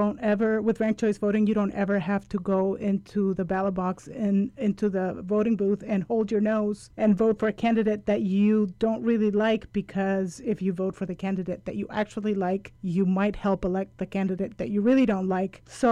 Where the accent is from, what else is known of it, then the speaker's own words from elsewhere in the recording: Santa Fe, New Mexico, United States; in my hometown where I live in Santa Fe, New Mexico